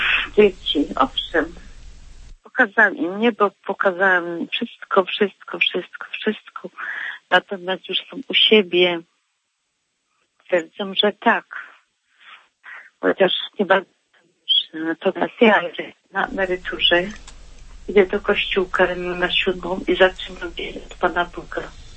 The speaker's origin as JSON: {"language": "Polish", "region": "Silesian Voivodeship", "country": "Poland", "tie": "born or raised there", "said": "my na Śląsku byliśmy w szczęśliw"}